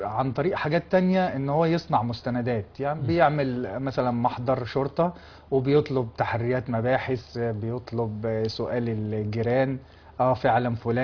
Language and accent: Arabic; Egypt; هو معروف في القضاء الجنائي عندنا في مصر في القانون المصري